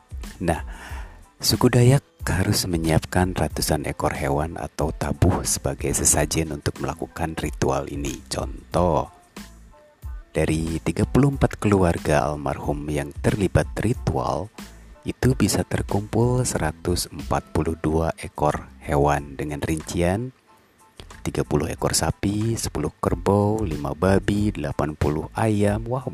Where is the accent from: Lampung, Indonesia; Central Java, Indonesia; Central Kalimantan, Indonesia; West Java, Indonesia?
West Java, Indonesia; Bandung; saya bukan orang sana, jadi mohon dimaafkan karena saya orang Sunda. Salam hangat dari saya tentunya buat orang-orang Kalimantan ya, dari Bandung.